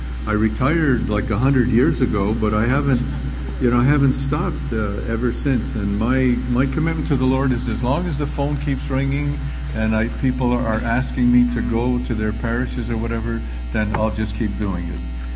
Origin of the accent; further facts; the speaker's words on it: Montreal, Quebec, Canada; when I was a young boy growing up in Montreal … So in case you're not too sure, I am of Italian descent.